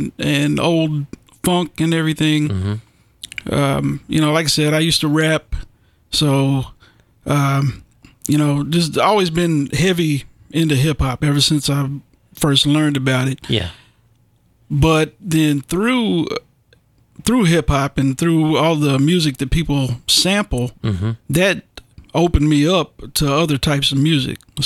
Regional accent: Bowling Green, Kentucky, United States; also born or lived in South Carolina; Well, I'm from Bowling Green.

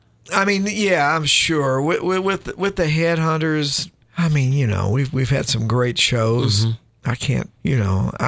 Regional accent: Edmonton, Alberta, Canada; when you're young and you're growing up in Edmonton, myself

